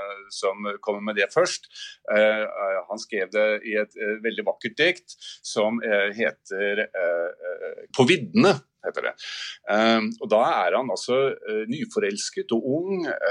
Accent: Oslo, Norway; Jeg er fra Oslo

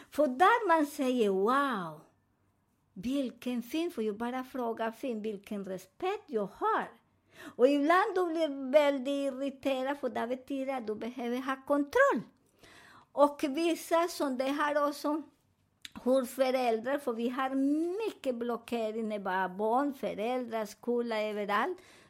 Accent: Colombia; Swedish is a second language; now in Sweden; Så till idag, när jag åker till min hemland, Colombia.

